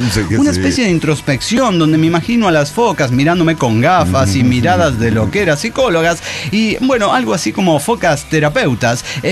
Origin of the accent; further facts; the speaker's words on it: Tarija, Bolivia; viajo por todo el departamento de Tarija revisando obras de saneamiento. Esto está saneado, esto no está saneado. Conociendo más de mi tierra